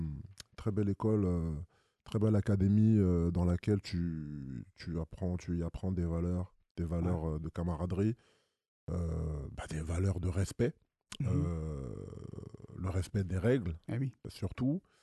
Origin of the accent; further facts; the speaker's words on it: Paris, Île-de-France, France; also born or lived in Cameroon; Alors non, moi je suis né en France, je suis né dans le 14e.